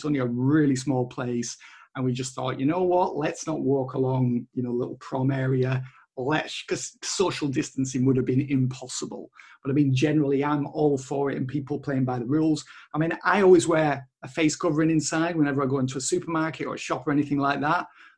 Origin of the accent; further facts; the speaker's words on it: Kendal, North West England, United Kingdom; in my hometown of Kendal Cumbria.